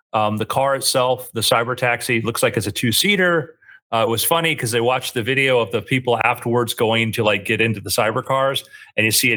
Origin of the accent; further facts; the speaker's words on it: Florida, United States; growing up in South Florida